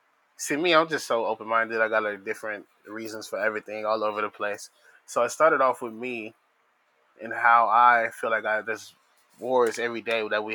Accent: Phoenix, Arizona, United States; Born and raised in Phoenix, Arizona.

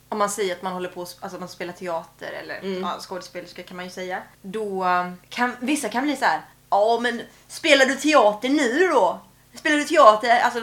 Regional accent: Falkenberg, Halland County, Sweden; När jag växte upp här i Falkenberg, va?

